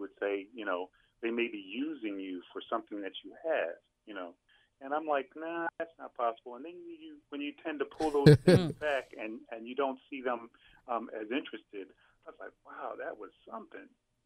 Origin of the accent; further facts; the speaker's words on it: Philadelphia, Pennsylvania, United States; And growing up in North Philadelphia, you tend to get more street advice than family advice.